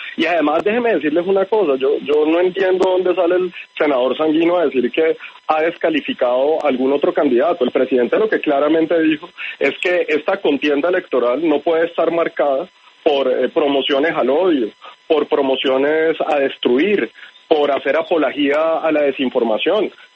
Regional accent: Colombia

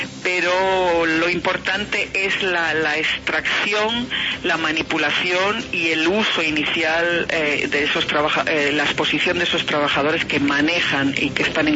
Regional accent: Asturias, Spain; usted nombraba antes Asturias, de donde yo vengo

